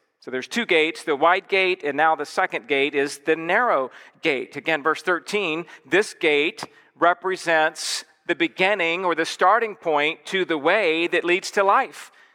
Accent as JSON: {"language": "English", "region": "Georgia", "country": "United States", "also_born_or_lived": "Los Angeles / Texas", "lives_now": "Santa Clarita, United States", "said": "I mean, I'm from Georgia originally, came to seminary in Los Angeles. I went to Texas. My wife and I moved back to Santa Clarita in 2013"}